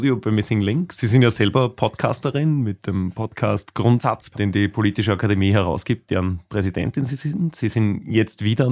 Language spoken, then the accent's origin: German; Lower Austria, Austria; Wir sind beide Niederösterreicher. Wir wohnen, glaube ich, auf gegenüberliegenden Seiten von St. Pölten.